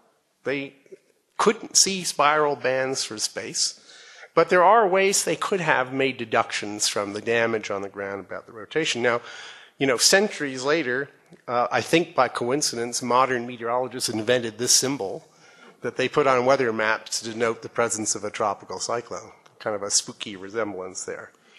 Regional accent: Boston, Massachusetts, United States; which happens to be hanging in the museum in my hometown, Boston, the Museum of Fine Arts

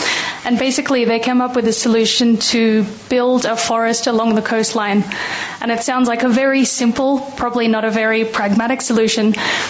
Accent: Australia; now in Copenhagen, Denmark; I guess if you notice from the accent, I'm actually Australian. So I moved to Copenhagen about 7 years ago.

